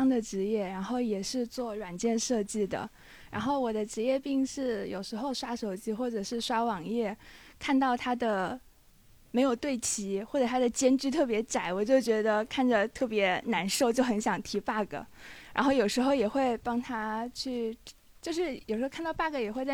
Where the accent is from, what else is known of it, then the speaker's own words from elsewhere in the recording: Hubei, China; 湖北人。